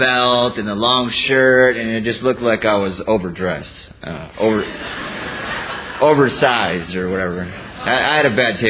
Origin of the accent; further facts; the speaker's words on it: Wisconsin, United States; And, you know, I'm from Wisconsin, so this down here, this is not cold weather.